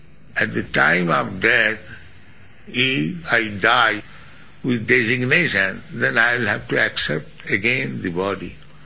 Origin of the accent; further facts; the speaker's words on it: India; Now just like you are Canadian, I am Indian.